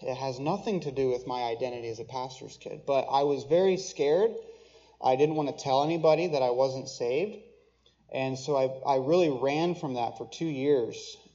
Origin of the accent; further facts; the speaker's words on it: New York, United States; My wife and I grew up together in Western New York. I am a pastor's kid. I'm one of six boys.